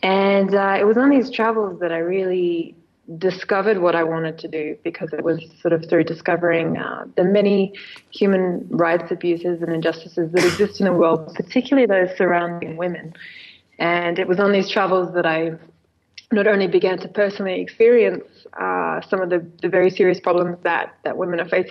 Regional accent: Perth, Western Australia, Australia; Well, yes, I grew up in Perth, Australia

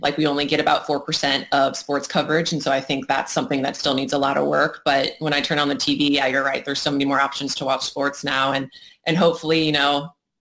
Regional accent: St. Louis, Missouri, United States; Oh, man. I mean, I really, really love St. Louis. Obviously, it's like my formative years were spent there.

